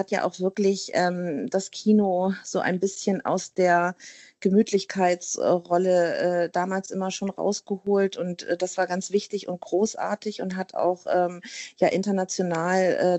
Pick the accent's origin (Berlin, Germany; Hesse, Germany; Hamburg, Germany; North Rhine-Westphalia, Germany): Hamburg, Germany; ich bin Hamburgerin, ne, eine waschechte Hamburgerin